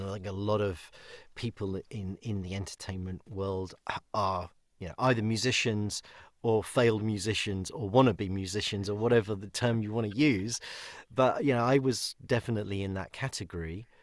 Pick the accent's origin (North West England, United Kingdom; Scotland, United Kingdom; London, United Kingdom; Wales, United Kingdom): London, United Kingdom; I grew up in London, North London, and was actively into the Scouts.